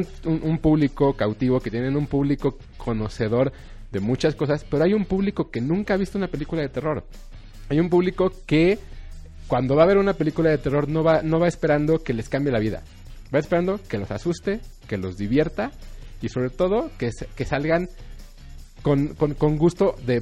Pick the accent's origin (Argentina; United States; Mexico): Mexico; Es una leyenda que nosotros como mexicanos conocemos muy bien.